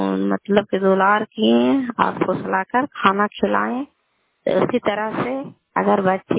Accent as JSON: {"language": "Hindi", "town": "Kalyanpur", "region": "Bihar", "country": "India", "said": "घर कल्याणपुर वाली बेलसी पंचायत प्रखंड चंडी जिला लालनंदा का निवासी हूँ।"}